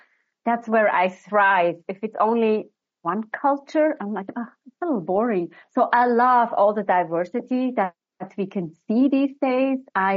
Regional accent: Thun, Bern, Switzerland; So obviously I grew up in Switzerland in a small town, a beautiful town with a lake and the mountains.

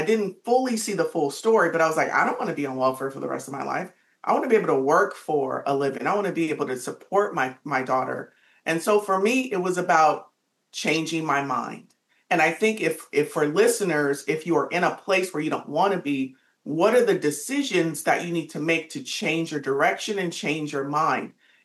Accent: Pasadena, California, United States; I grew up in Pasadena, the city of roses, and I grew up in a community mostly of concrete.

